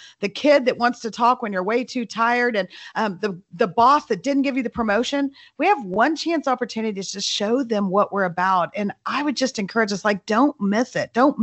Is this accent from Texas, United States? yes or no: yes; El Paso, Texas, United States; now in Dallas, United States; Well, I grew up in El Paso, fun fact. So I've been to Albuquerque many times. I live in Dallas now